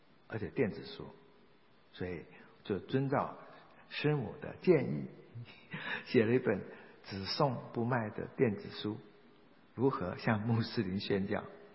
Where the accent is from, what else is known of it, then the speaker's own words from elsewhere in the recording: Fujian, China; 在我的家乡福建家乡